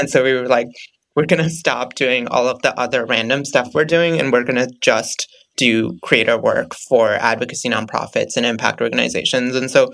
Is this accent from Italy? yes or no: no; India; moved away as an adult; now in United States; I grew up in India and moved to the US for college. I moved to DC and GW for college